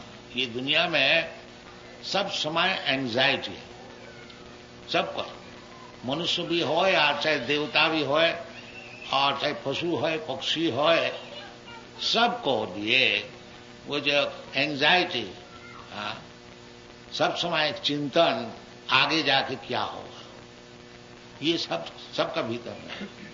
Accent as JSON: {"language": "Hindi", "town": "Kolkata", "region": "West Bengal", "country": "India", "tie": "born there", "second_language": "Hindi", "said": "मुझे भी हिंदी बोलने में ज्यादा अभ्यास नहीं है और हमारा शरीर भी कलकत्ता का है, हिंदी हमारी मातृभाषा भी नहीं है और गुजराती गुजराती भी बोल नहीं सकता, थोड़ा थोड़ा तो समझ लेता हूं।"}